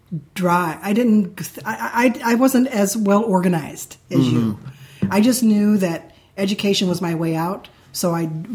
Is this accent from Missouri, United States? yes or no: yes; St. Louis, Missouri, United States; I'm not small. I'm from St. Louis, but lower middle class family.